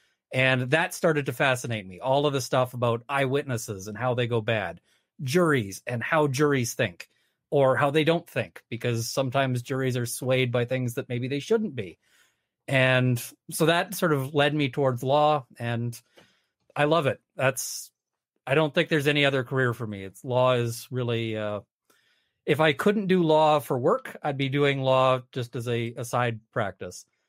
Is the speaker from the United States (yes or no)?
no; Vancouver, British Columbia, Canada; So grew up in Vancouver. One brother, he's off now in Kelowna.